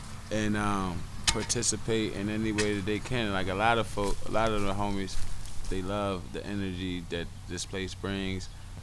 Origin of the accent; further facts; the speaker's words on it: Philadelphia, Pennsylvania, United States; farm manager. I live not too far from here on 30th and Master. I grew up on Chadwick Street, not too far from here.